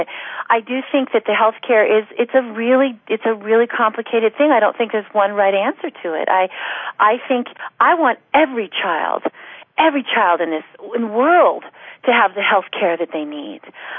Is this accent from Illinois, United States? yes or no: no; Oregon, United States; So I was born and raised in Oregon, as I hear that you also were raised in Oregon.